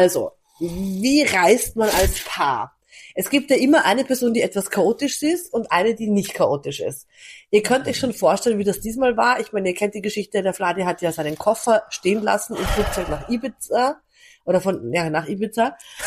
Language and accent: German; Vienna, Austria; Ich bin Wienerin.